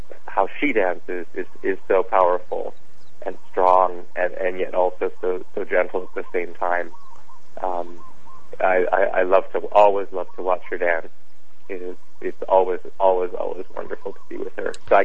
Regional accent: Hawaii, United States; I was raised on Oahu, but my aunt and uncle had a beautiful property there.

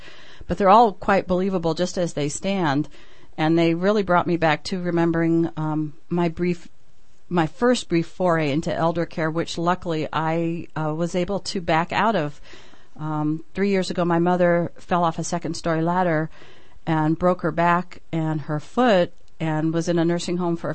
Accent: California, United States; I'm a homegrown Californian, so we don't know too much about you East Coasters.

